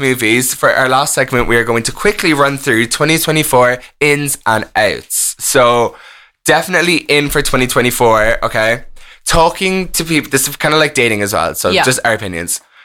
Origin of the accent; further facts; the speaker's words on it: Cork, Munster, Ireland; especially because we're both from Cork originally